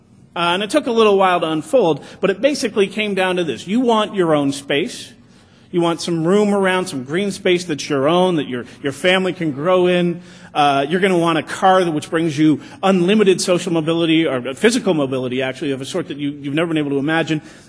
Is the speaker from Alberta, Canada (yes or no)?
yes; Calgary, Alberta, Canada; I chose to pick on my hometown of Calgary because I figure no one's going to knock me for picking on my own hometown.